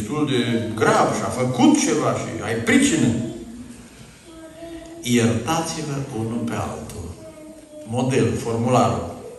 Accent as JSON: {"language": "Romanian", "region": "Apuseni Mountains", "country": "Romania", "said": "eu sunt moț de origine"}